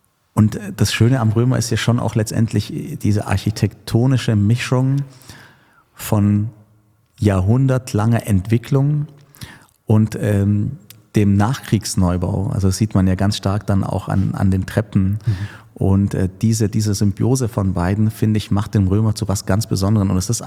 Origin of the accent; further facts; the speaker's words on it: Ulm, Baden-Württemberg, Germany; ich bin in Ulm aufgewachsen